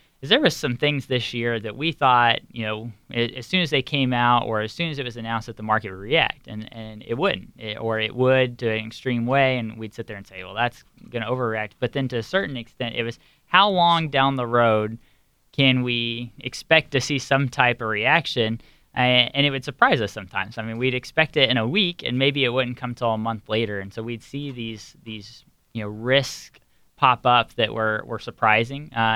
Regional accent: Missouri, United States; sometimes that gets brought up when I say I'm from Missouri

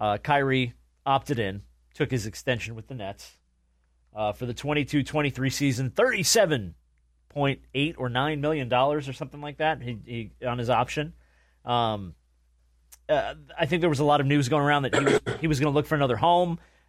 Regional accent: New Jersey, United States; You know what? I grew up in New Jersey.

